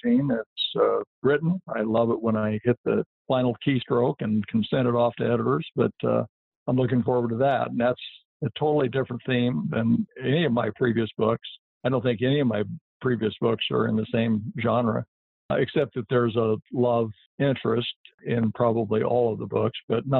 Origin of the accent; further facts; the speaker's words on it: Iowa, United States; I'm originally from Iowa, and I am familiar with it.